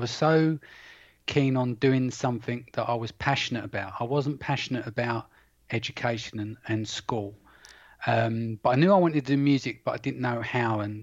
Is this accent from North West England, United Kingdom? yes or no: no; London, United Kingdom; I come from East London. So there's an area where people say where they're Cockneys.